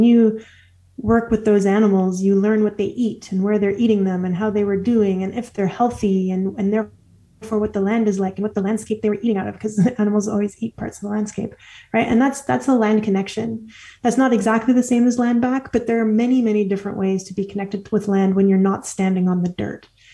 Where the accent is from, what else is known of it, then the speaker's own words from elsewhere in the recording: Alberta, Canada; from Treaty 6 Territory in Northern Alberta and what is lately called Canada. And … from Métis Nation